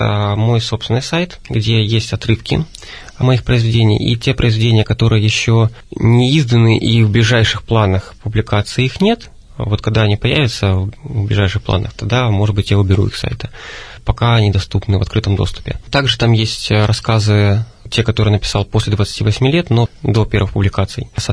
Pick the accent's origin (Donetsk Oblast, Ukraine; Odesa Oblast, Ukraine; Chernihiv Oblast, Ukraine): Donetsk Oblast, Ukraine; Donetsk; потому что я изначально из Донецка.